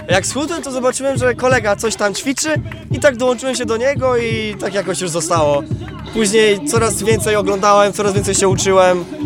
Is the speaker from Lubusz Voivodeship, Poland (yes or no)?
yes; Świebodzin, Lubusz Voivodeship, Poland; Ja jestem z Osiebodzina.